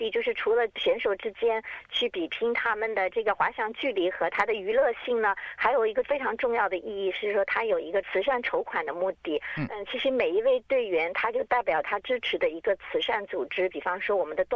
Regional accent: Melbourne, Victoria, Australia; 是我们墨尔本人自己的节日

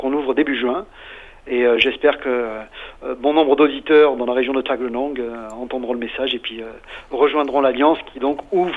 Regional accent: France; now in Australia; en tant que Français

